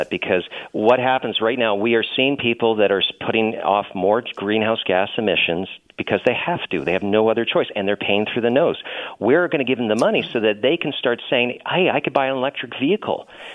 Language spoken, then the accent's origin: English; British Columbia, Canada; I'm from British Columbia